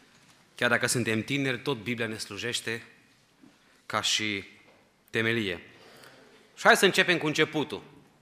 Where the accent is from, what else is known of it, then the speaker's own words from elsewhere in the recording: Sighetu Marmației, Maramureș County, Romania; now in Ukraine; Eu sunt din Sighetul Marmației, ca să știți de unde să mă luați. Dacă mă scap, să mă iertați, avem un accent un pic mai ales că acum de o vreme trăiesc în Ucraina, într-o mică parte a Ucrainei unde sunt români, 20-30 de mii de români